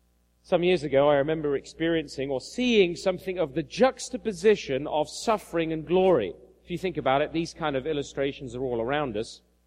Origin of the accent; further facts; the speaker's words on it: United Kingdom; now in Canada; Of course, I'm an adopted Canadian now, but I'm a British Canadian.